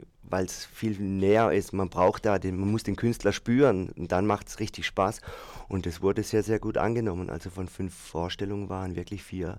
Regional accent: Baden-Württemberg, Germany; accent: Black Forest dialect; ich habe einen abgeminderter Schwarzwälder Dialekt

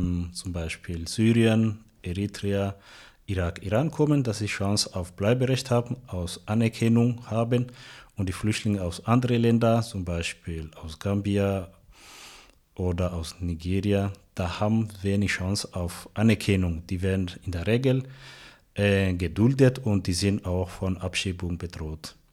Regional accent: Tanzania; now in Freiburg, Germany; Ich komme aus Tansania, seit 12 Jahren hier und ich habe hier in Freiburg Sozialarbeit studiert.

